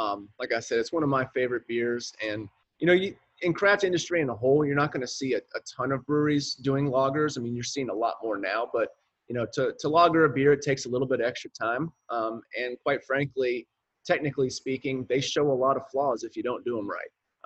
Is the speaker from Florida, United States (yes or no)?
yes; Florida, United States; I grew up in Florida where you had like 1 1/4 seasons.